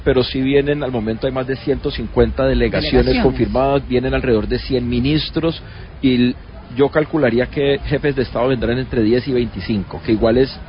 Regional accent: Cali, Valle del Cauca, Colombia; lo digo además como caleño.

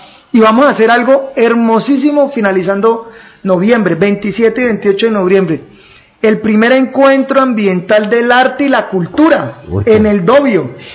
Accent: Valle del Cauca, Colombia; somos proactivos, pero eso somos los vallecaucanos. Vallecaucanos emprendedores, invencibles

